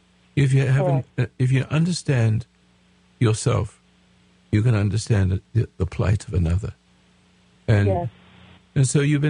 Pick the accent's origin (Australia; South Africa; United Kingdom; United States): United Kingdom; England; I'm an Englishman, so we didn't get certificates and things like